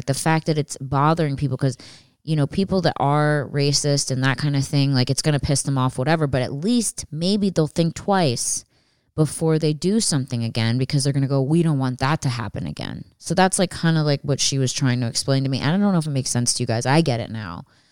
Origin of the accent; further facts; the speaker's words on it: Pennsylvania, United States; I growing up outside of Philadelphia, I saw a lot of black on black gang violence